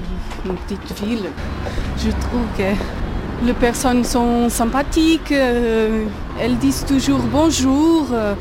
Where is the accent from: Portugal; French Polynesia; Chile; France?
Portugal; now in Le Locle, Switzerland; Je suis portugaise … je suis professeure de mathématiques et je suis en Suisse depuis 1 an et demi et j'habite au Locle.